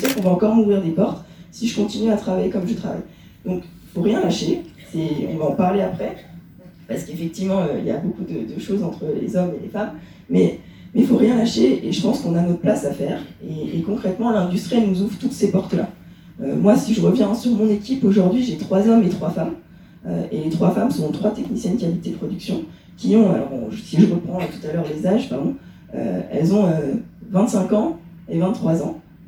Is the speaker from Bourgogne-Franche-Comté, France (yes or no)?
no; Annecy, Auvergne-Rhône-Alpes, France; je suis d'Annecy, hein, donc j'étais au lycée Berthelet.